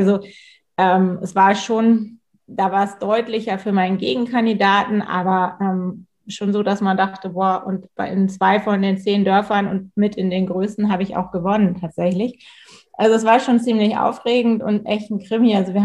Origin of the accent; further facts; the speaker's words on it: Pinneberg, Schleswig-Holstein, Germany; ich komme ja aus Pinneberg, ich sage mal Pinneberg, nicht so ein bisschen zu Hamburg wie Stockelsdorf zu Lübeck. Also es ist direkt da dran.